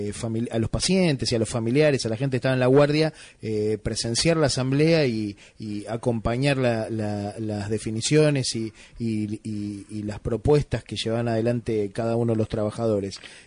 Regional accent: La Matanza, Buenos Aires Province, Argentina; yo soy de La Matanza

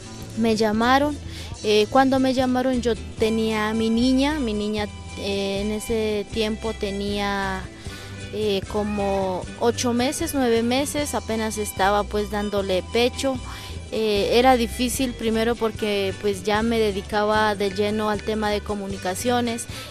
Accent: Cauca, Colombia; vengo de Colombia, del departamento del Cauca, del suroccidente de Colombia, mi pueblo, territorio ancestral del pueblo Misak, originalmente conocidos como Hijos del Agua.

